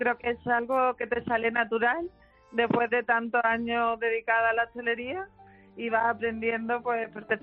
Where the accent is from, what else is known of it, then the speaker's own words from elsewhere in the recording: Málaga, Andalusia, Spain; soy malagueña